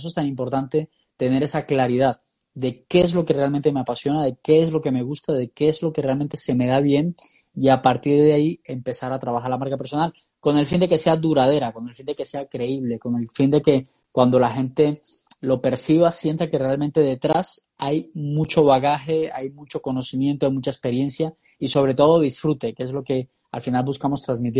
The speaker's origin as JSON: {"language": "Spanish", "country": "Colombia", "also_born_or_lived": "London", "moved": "yes", "lives_now": "Madrid, Spain", "said": "Soy colombiano, llevo ya desde el año 2010 fuera de mi país. He tenido la oportunidad de vivir 5 años en Londres y llevo ya 5 años viviendo aquí en España, y la verdad que muy contento en este país, en Madrid, es donde soy ubicado."}